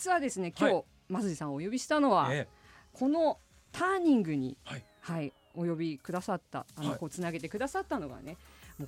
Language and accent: Japanese; Asahikawa, Hokkaido, Japan; 私の故郷ですね、旭川の